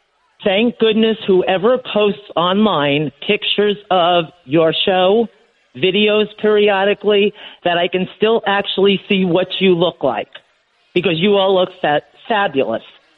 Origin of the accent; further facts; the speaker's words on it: New York, United States; now in Florida, United States; from Long Island originally